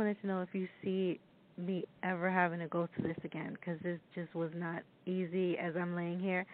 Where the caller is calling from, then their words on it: Long Island, New York, United States; I'm calling from Long Island, New York.